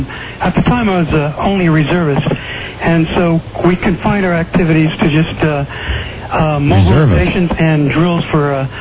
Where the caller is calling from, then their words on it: Sacramento, California, United States; I know these things because I'm calling from Sacramento.